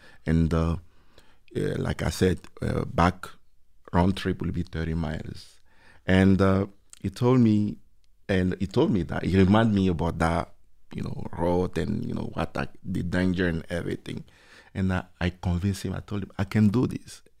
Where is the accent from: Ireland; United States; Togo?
Togo; Kumeya, north; I'm from Togo, and Togo is one of the smallest country in West Africa. And I'm from a small village in north of Togo called Kumeya.